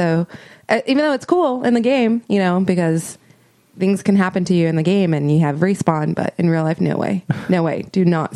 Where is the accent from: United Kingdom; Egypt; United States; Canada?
United States; Minnesota; So if you don't know, I'm from, born and raised in Minnesota.